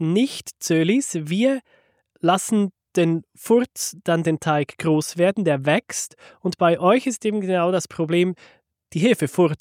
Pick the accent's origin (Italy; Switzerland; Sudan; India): Switzerland; weil bei uns in der Schweiz gehört das ja dazu